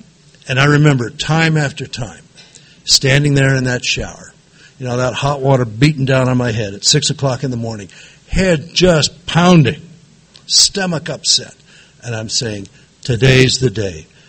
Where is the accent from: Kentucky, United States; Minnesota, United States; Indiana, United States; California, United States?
California, United States; Chula Vista; I grew up down in Chula Vista, 5 miles from the border.